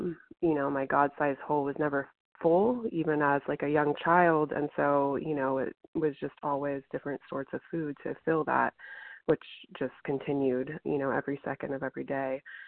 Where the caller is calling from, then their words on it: California, United States; I'm calling from Southern California.